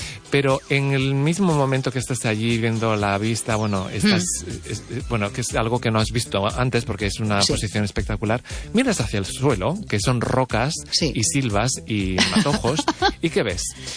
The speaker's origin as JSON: {"language": "Spanish", "town": "Vigo", "region": "Galicia", "country": "Spain", "said": "pero yo soy de Vigo de tantísimos años que ya tengo"}